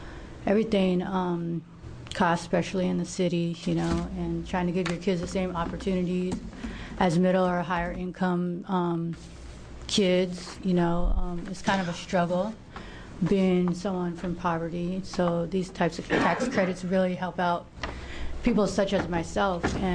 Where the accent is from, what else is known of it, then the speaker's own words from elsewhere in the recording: Klamath Falls, Oregon, United States; now in Portland, United States; I'm originally from Klamath Falls, Oregon. I'm a Klamath tribal member.